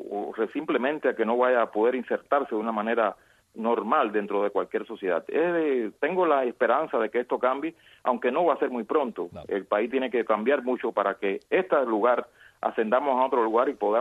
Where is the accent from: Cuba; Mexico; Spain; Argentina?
Cuba